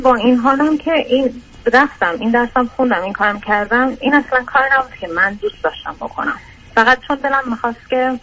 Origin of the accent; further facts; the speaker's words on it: Iran; از ایران که من اومدم بیرون